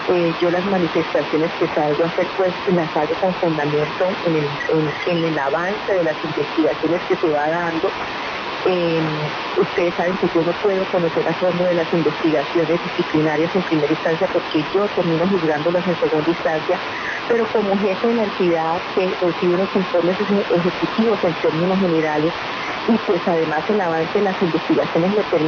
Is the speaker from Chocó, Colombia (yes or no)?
no; Bucaramanga, Santander, Colombia; No, señor, yo soy santandereana de pura cepa, de Bucaramanga.